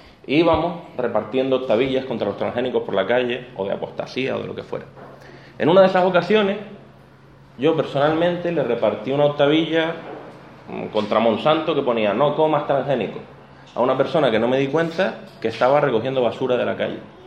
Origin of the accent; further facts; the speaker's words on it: Canary Islands, Spain; accent: Canarian; Si el acento mío se les atraganta un poco, porque tengo un acento canario cerrado, pues me preguntan también sin problema.